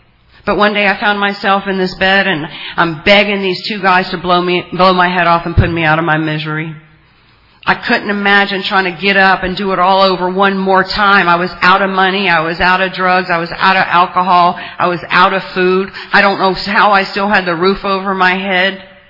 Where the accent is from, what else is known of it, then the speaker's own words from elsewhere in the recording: Louisiana, United States; Cruises, and you know, I'm from South Louisiana. There's a lot of festivals, and it was fun.